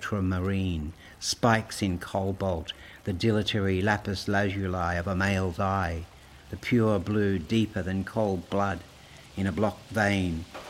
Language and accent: English; Balmoral, New South Wales, Australia; also born or lived in Neutral Bay / Hawkesbury; I just visualise what it was like growing up in Balmoral or Neutral Bay or the Hawkesbury